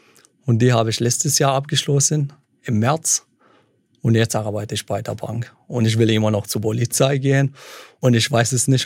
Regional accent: Iraq; now in Germany; Ich meine, ich mag meine Heimat, aber ich kann auch nicht jetzt in den Irak wegen dem Krieg.

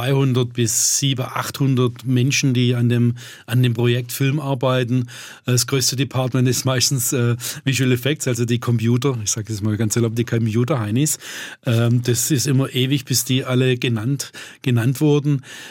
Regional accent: Baden-Württemberg, Germany; Also wird es schwierig, überhaupt mal eine gute Brezel zu finden, wie man sie eben als Schwabe mag, ja, knusprig.

